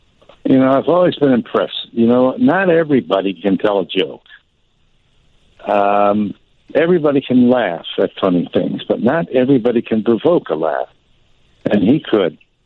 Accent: Cleveland, Ohio, United States; I spent 8 years at WGN, and I grew up in Cleveland, so I grew up with the Indians

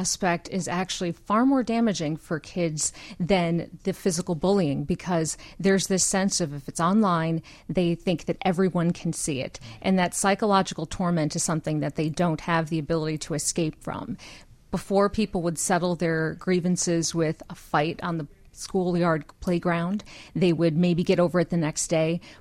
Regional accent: Urbana, Illinois, United States; I grew up in Urbana

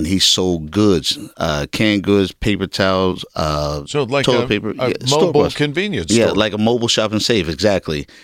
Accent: California, United States; I was born and raised in St. Clair Village. It is no longer there, so it was the actual St. Clair Village, you know what I mean? So it was torn down.

